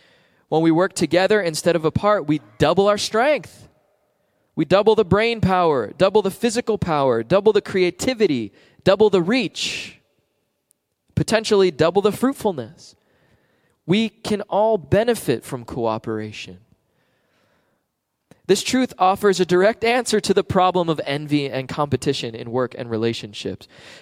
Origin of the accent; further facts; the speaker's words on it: Florida, United States; Growing up in Florida and living near the water